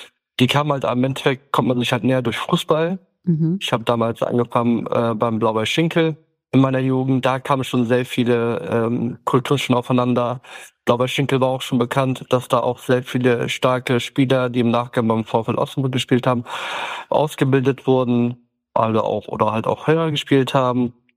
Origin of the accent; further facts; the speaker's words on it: Kars, Kars Province, Turkey; German is a second language; now in Germany; Wir kommen ja aus der Grenze Armenien, aus Kars 36.